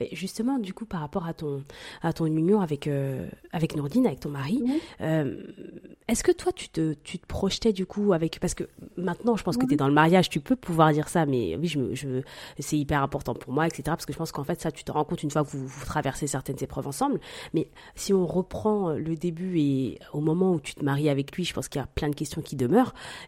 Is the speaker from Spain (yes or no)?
no; France; born there; Moi, je suis née en France avec une double culture